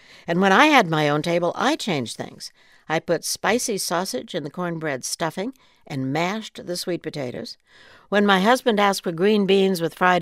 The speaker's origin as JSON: {"language": "English", "region": "New Mexico", "country": "United States", "tie": "born or raised there", "said": "memories of Christmas growing up in New Mexico have grown rosier over the years."}